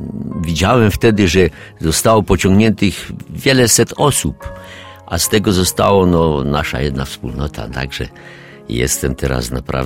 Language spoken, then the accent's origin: Polish; Silesian Voivodeship, Poland; ja pochodzę z Górnego Śląska, z najstarszej parafii chyba, ponad 1000-letniej